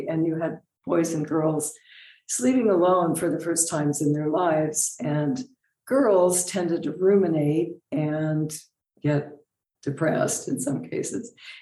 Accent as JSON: {"language": "English", "country": "United States", "tie": "born or raised there", "said": "so different from certainly how I grew up sleeping in the United States"}